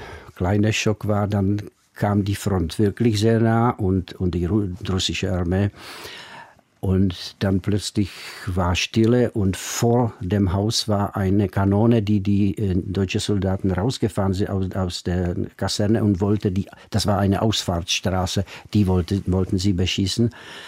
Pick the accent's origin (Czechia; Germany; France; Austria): Czechia; Vysoké Mýto, Pardubice Region; bin ich geboren in Vysoké Mýto, das ist östlich von Prag, etwa 150 Kilometer nordöstlich. Und da wohnten wir direkt gegenüber einer Kaserne